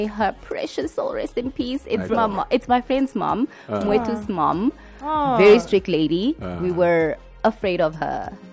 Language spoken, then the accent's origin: English; Tsumeb, Oshikoto, Namibia; also born or lived in Windhoek; I grew up in a small town called Tsumeb in the northern part of Namibia. Raised and bred in Tsumeb, born in Windhoek.